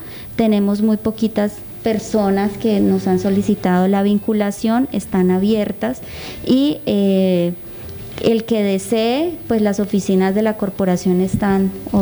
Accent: Guaviare, Colombia; nosotros, somos de Guaviarense y conocemos un poco más esas dinámicas

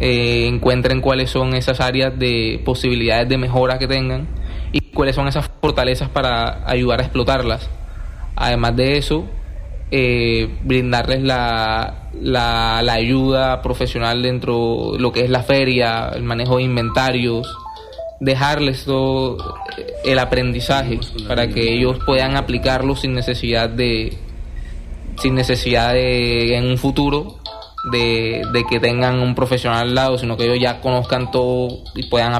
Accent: Santa Marta, Magdalena, Colombia; now in Cali, Colombia; Yo vengo de la ciudad de Santa Marta, sin embargo yo trabajo y vivo en Cali

